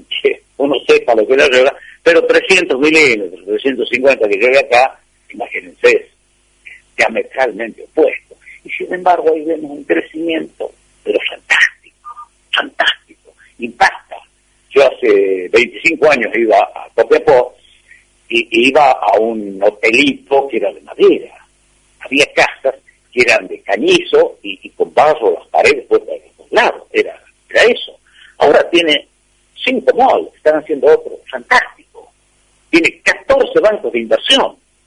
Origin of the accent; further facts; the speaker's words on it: La Rioja, Argentina; somos los riojanos los importantes.